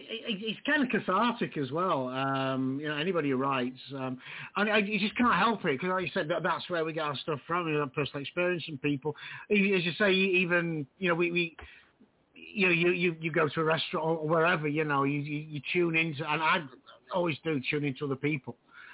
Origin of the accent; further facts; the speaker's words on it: England, United Kingdom; for me, being a Brit, I mean, 10% is pretty good. You know, we don't have the tipping culture, or we didn't have the tipping culture back in England.